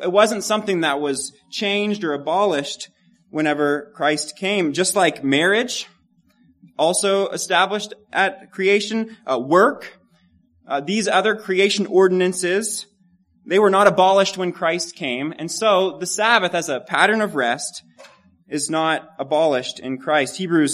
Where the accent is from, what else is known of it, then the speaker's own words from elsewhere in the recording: Kansas, United States; I'm from Kansas, so I've seen this sign quite a bit.